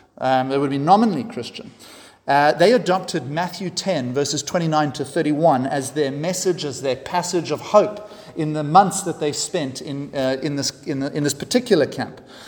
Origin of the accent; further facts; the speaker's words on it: South Africa; camps approached one of our very famous presidents, a president called Jan Smuts, who was very famous as a South African leader